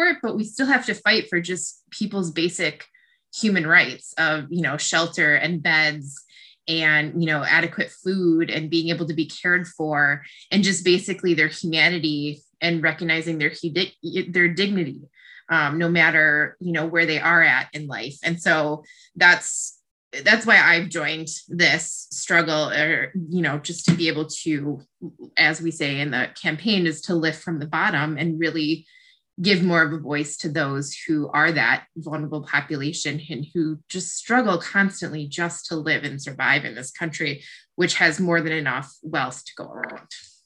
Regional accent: Kenosha, Wisconsin, United States; now in Racine, United States; So I was born and raised in Kenosha. I live in Racine right now. And so I grew up in a working class family.

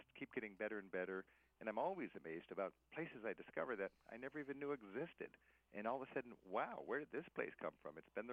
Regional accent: United States; I become more thankful than ever that I'm an American, and at the same time, I become a better citizen of the planet

